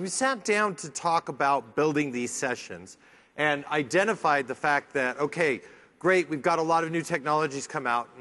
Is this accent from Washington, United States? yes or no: yes; Seattle, Washington, United States; I'm from Seattle, so it's Starbucks, right?